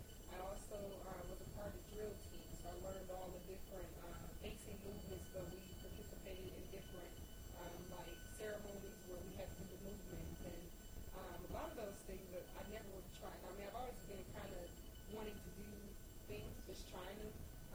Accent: Tennessee, United States; Even though I'm from Tennessee, the part of Tennessee we're from, we really didn't do yes, ma'am, no, ma'am

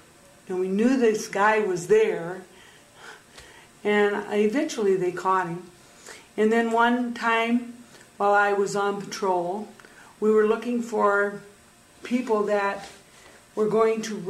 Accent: Hill Point, Wisconsin, United States; also born or lived in LaPorte, Indiana / Lone Rock, Wisconsin; I was born in LaPorte, Indiana, and I came to Wisconsin in March 1960. Lived in Lone Rock, and then we moved to Hill Point, Wisconsin when I was in eighth grade in 1964.

